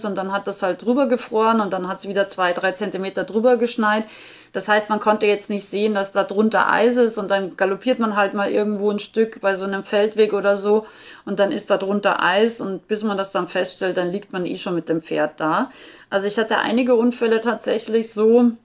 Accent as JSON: {"language": "German", "country": "Austria", "said": "so wie bei uns in Österreich, bei minus 20 Grad eben im Winter"}